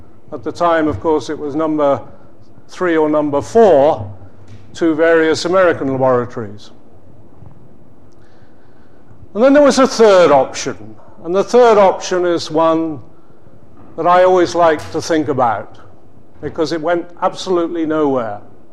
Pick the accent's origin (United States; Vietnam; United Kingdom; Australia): United Kingdom; England; It's entertaining for me as an Englishman that in 1960